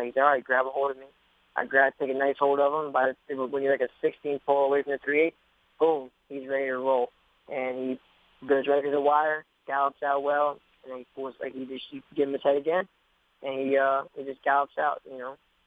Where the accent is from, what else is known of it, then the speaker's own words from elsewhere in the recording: Maryland, United States; But then again, I grew up in Maryland, so like I also know you got to be patient with the horses.